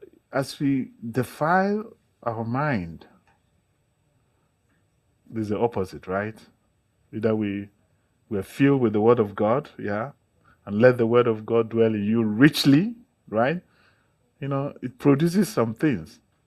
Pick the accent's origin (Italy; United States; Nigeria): Nigeria; now in Toronto, Canada; I came from Africa. I came from Nigeria, almost at the equator. It's very hot. Sometimes when it is minus 20 in Toronto, I see the sun, but it doesn't have any heat. That cannot happen in Nigeria.